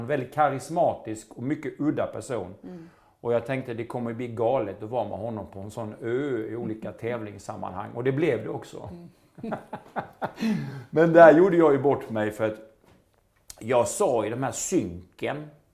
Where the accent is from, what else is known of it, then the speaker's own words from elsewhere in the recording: Halmstad, Halland County, Sweden; När jag går på gatorna i Halmstad så riktigt kan jag se hur en del människor tycker illa om mig.